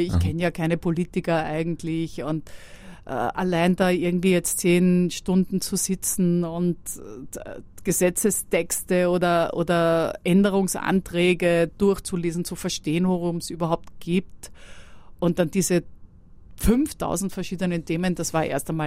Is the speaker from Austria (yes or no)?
yes; Vienna, Austria; Und ich liebe natürlich als Wienerin auch die Opulenz der österreichischen Küche